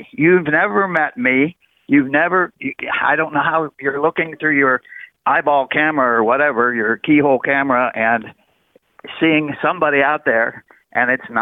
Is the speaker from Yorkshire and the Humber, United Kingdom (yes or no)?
no; Scotland, United Kingdom; We're Scots, and I live on Edinburgh Court